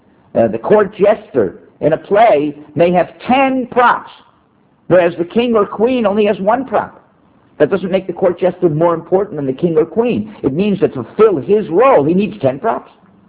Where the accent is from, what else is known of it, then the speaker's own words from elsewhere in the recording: United States; now in Israel; I'm an American who lives in Israel.